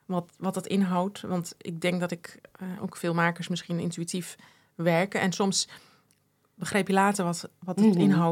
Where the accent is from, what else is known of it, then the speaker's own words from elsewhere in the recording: Netherlands; born there; En het gaf zoveel informatie, ook over het land en de mensen van mijn ouders. Want ik ben in Nederland geboren.